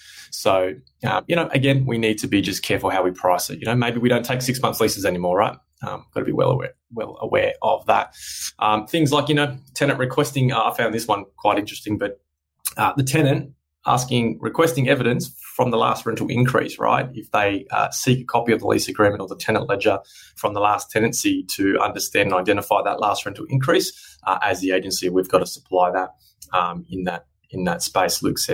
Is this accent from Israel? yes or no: no; New South Wales, Australia; I came from New South Wales, and when I came to Queensland